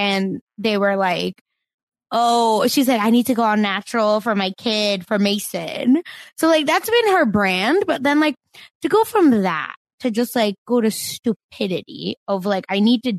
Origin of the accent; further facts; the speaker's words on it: India; I grew up in India.